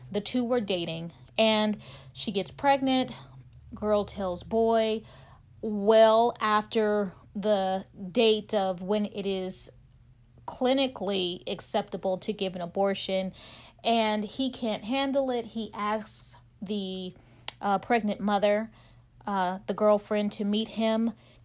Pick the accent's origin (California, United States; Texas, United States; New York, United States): California, United States; And being that I'm from California, well, we've also had the wildfires that have taken out a lot of Malibu.